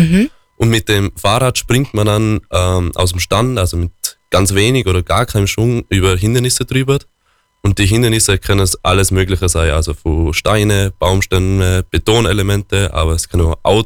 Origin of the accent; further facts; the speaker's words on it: Vils, Tyrol, Austria; Genau, also ich komme von Vils aus der Bergen. Als Kind war ich viel am Skifahren.